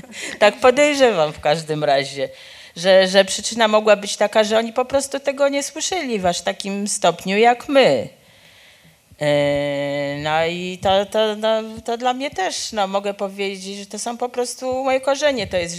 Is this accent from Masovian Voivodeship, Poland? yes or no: yes; Warsaw, Masovian Voivodeship, Poland; born there; W Warszawie ja się urodziłam właściwie chyba w rok po tym, jak zamknięto szkołę żydowską, której nasza mama była kierowniczką.